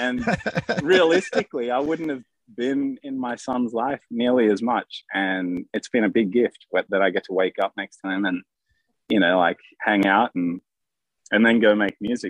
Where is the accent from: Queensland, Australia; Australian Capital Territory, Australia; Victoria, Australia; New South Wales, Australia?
New South Wales, Australia; Sydney; Like, in Australia, we grew up in Sydney.